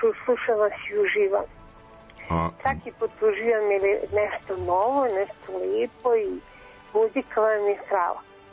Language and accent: Serbian; Šabac, Šumadija and Western Serbia, Serbia; Ja sam iz Šapca.